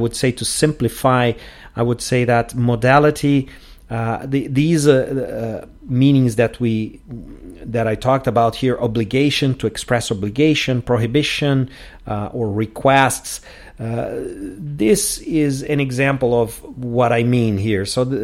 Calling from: Porto Alegre, Rio Grande do Sul, Brazil

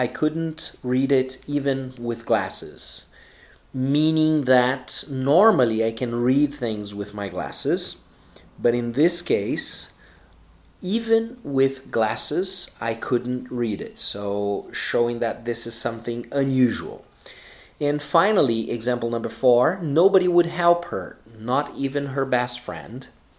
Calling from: Porto Alegre, Rio Grande do Sul, Brazil; English is a second language

